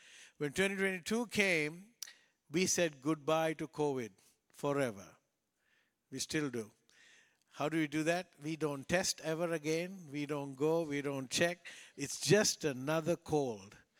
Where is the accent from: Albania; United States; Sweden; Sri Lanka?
Sri Lanka; I come from Sri Lanka.